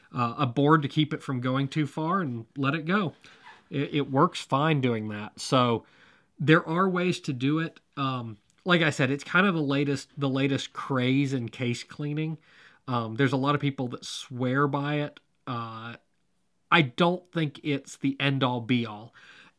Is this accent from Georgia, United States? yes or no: yes; Georgia, United States; They're actually out of my home state of Georgia.